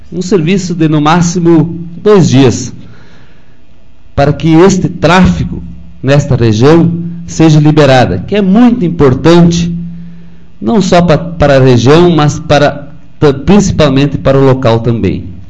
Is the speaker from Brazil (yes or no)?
yes; Rincão Despraiado, Rio Grande do Sul, Brazil; representando a cidade, o Vila Caiçara, quem sabe o Rincão Despraiado também, a minha terra natal